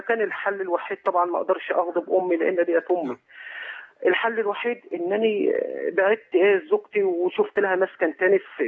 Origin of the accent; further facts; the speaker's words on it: Mansoura, Dakahlia, Egypt; من المنصوره